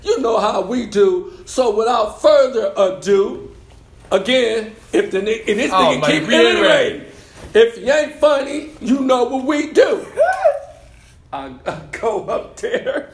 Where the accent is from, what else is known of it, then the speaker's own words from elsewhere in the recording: New Orleans, Louisiana, United States; now in Los Angeles, United States; I'm from New Orleans, but I didn't start comedy in New Orleans. I started out here in L.A.